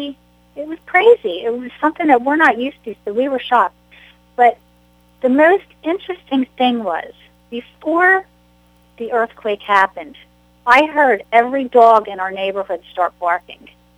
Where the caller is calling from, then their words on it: Ocean City, New Jersey, United States; I'm here live from Ocean City, New Jersey, which is a barrier island, and it's right in line to be hit by Hurricane Irene.